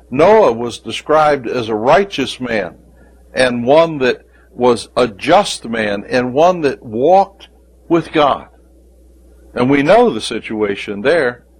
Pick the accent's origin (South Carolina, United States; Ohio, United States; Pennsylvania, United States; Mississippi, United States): Ohio, United States; 1964 was not a nice place in Alabama. I grew up in Ohio. Well, there's racial prejudice here.